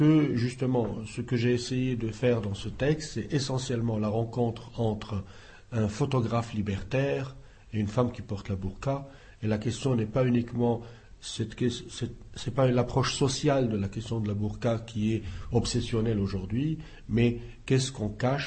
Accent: Morocco; je suis du Maroc

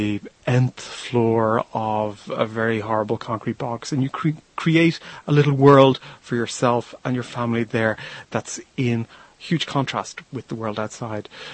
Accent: Dublin, Leinster, Ireland; the waves of the sea where I was brought up in Dublin on the coast

